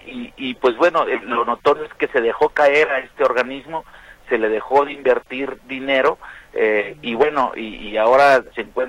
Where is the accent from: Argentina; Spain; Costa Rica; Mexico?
Mexico; Guadalajara, Jalisco; somos ciudadanos de Guadalajara y vivimos todas las situaciones